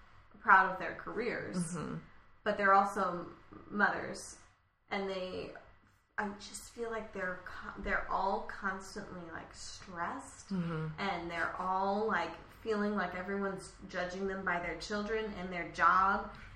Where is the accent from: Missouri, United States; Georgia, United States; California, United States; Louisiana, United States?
Missouri, United States; also born or lived in Illinois; No, I grew up in Missouri, and then I went to school in Illinois.